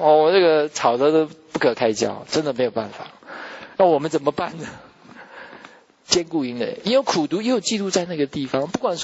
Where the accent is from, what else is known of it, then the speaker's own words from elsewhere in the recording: Taiwan; 我们从小在台湾长大的，哎呀，到处满街神佛，我从小初一十五的时候就拜拜，然后就从天公啦、土地公啦、各式各样啦，从小就跟着拜